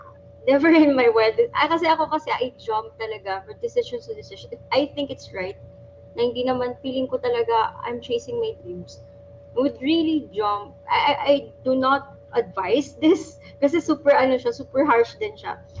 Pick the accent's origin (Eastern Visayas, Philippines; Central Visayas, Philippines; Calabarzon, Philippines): Eastern Visayas, Philippines; Tacloban; now in Taguig, Philippines; Right now I'm from Tacloban. Right now I'm currently living in BGC.